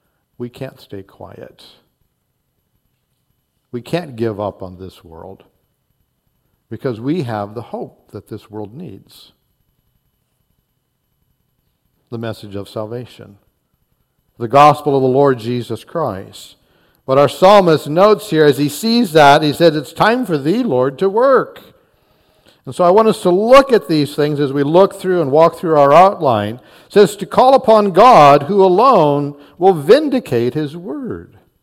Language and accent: English; New Bern, North Carolina, United States; we had stopped at a Dairy Queen in North Carolina, in our place where we were growing up in New Bern, and Mom had taken us there